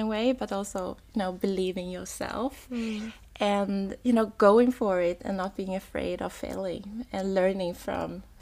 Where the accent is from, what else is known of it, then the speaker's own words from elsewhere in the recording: Sweden; I was born and raised in Sweden by my parents who immigrated from Vietnam.